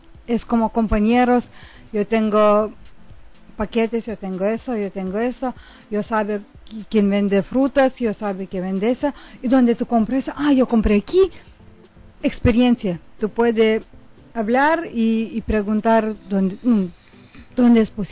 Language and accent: Spanish; Lithuania; Spanish is a second language; Nosotros venimos de Lituania, es pequeña país en Europa Europa Norte.